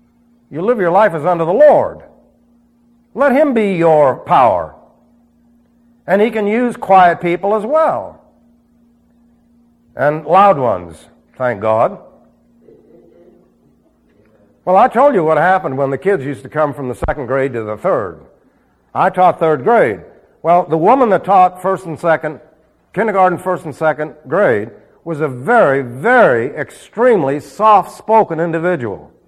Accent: New York, United States; now in Arizona, United States; Man, when I first got here, I was from New York.

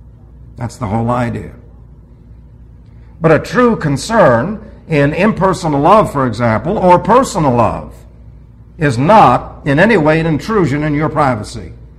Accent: New York City, New York, United States; Remember, I'm from New York City, and every time I used to see that thing, after I became a believer, I was appalled.

